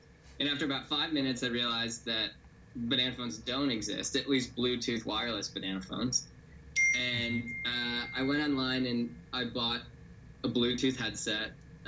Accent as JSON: {"language": "English", "town": "Buffalo", "region": "New York", "country": "United States", "said": "We're back on the East Coast. I'm originally from Buffalo, New York, and Charlie's from Toronto."}